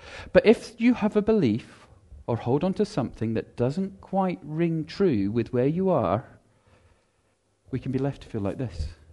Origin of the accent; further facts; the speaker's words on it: Scotland, United Kingdom; We are defined as being Scottish, and if you're going to be Scottish, people will tell you what that means.